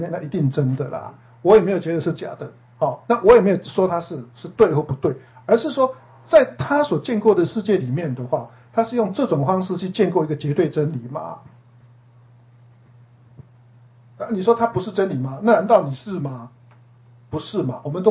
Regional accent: Taiwan; 像我们台湾人不是都死了都要拜那个三仙树构，对不对？

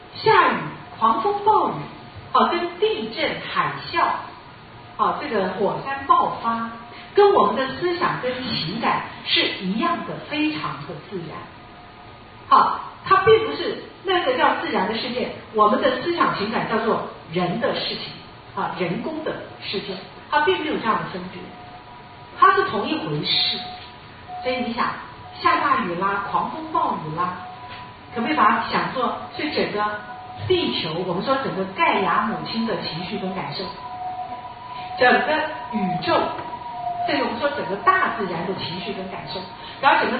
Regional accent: Taipei, Taiwan; 我从小就是住在淹水区，好，那个时候是信义计划区，现在怎么可能淹水？可是我从小就住在那个会淹水的地方。

